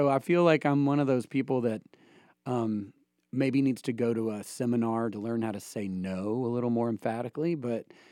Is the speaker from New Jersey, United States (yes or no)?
no; Sevierville, Tennessee, United States; Chestnut Hill, which is literally a three-way stop.